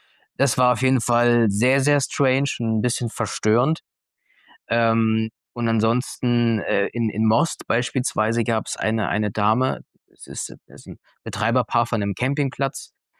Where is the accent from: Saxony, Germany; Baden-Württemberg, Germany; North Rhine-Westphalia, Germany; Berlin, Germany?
Saxony, Germany; Leipzig; ich bin aus Leipzig